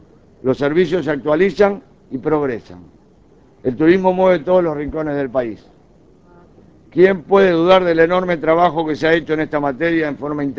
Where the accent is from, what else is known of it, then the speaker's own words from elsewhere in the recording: Uruguay; Queremos destacar el orgullo que como uruguayos sentimos con la emblemática reapertura de la empresa Funza.